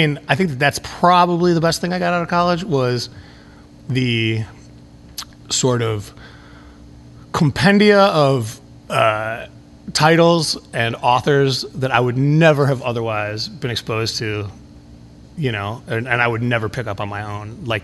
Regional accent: Chicago, Illinois, United States; I grew up in Boys Town, which is not that far from where we are right now.

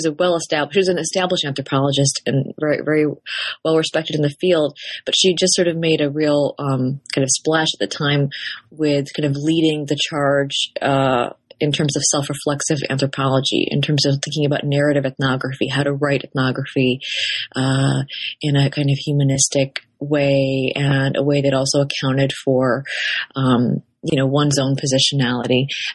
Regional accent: Detroit, Michigan, United States; I grew up in the Greater Detroit area in Michigan. And, you know, I came from really a kind of working middle class family

